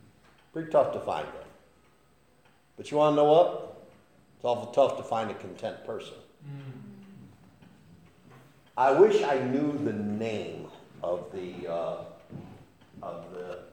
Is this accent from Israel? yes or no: no; United States; But I mean, I grew up hungry in America.